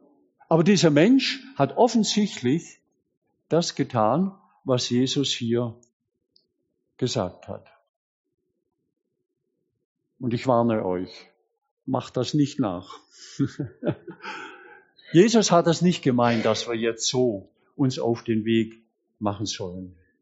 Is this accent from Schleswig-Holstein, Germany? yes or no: no; Bietigheim-Bissingen, Baden-Württemberg, Germany; damals in Bietigheim-Bissingen, wo ich aufgewachsen bin.